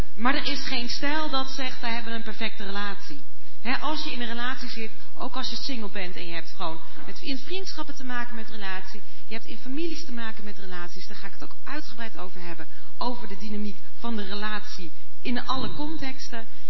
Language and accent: Dutch; Achterberg, Utrecht, Netherlands; Hallo, ik kom uit Renen. Erger nog, ik kom uit Achterberg.